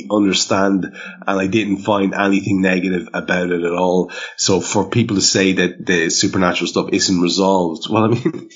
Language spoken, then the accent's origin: English; Ireland; For me, as an Irish bloke like yourself, we're steeped in this stuff.